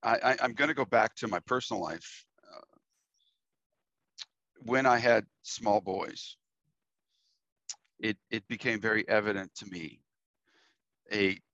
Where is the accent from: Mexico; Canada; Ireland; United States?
Canada; okay, I'm a Canadian, so hockey, right?